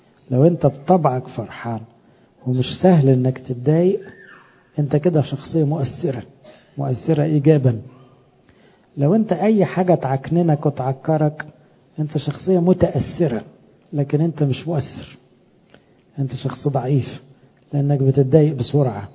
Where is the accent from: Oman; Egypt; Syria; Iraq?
Egypt; والحمد لله إحنا كمصريين يعني عندنا وباء، يعني مش مرض، عندنا محترفين للنكد